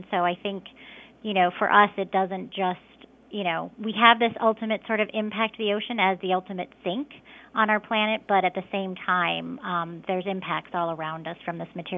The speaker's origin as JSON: {"language": "English", "region": "Minnesota", "country": "United States", "tie": "born or raised there", "said": "where I grew up in Minnesota, I actually grew up on a river, the Snake River, that connected to the St. Croix"}